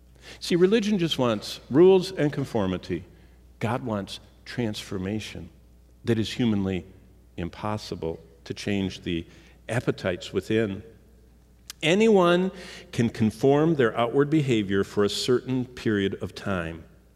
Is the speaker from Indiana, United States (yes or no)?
no; Lansing, Michigan, United States; In fact, growing up in Lansing, Michigan, at that time in Clinton County where we lived, they had an ordinance that you didn't get your full measure of property tax until your house was finished.